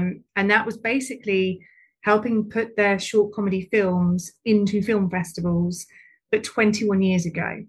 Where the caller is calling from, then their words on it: Luton, East of England, United Kingdom; Okay, so I'm in a place called Luton, which has an airport. It's like, if you get on the right train, it's like 20 minutes into central London.